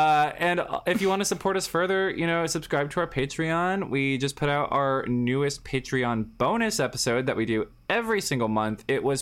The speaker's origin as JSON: {"language": "English", "region": "New York", "country": "United States", "said": "I'm a New Yorker. I'm a New Yorker and I'll be voting for Zoran in November."}